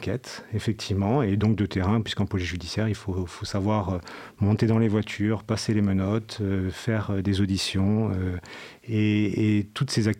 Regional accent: France; Donc moi, effectivement, je suis français

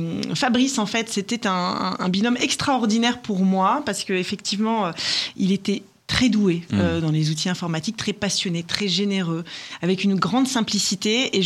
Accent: Hauts-de-France, France; now in Lille, France; je suis née en Picardie, en pleine campagne. J'avais des parents et des grands-parents très reliés à la nature, à la terre, au potager, etc. Et donc ça, c'était des racines fortes. Et moi, je suis arrivée à Lille.

